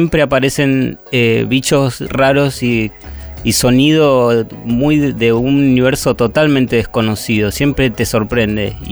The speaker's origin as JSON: {"language": "Spanish", "town": "José Mármol", "region": "Buenos Aires Province", "country": "Argentina", "said": "Soy de José Mármol"}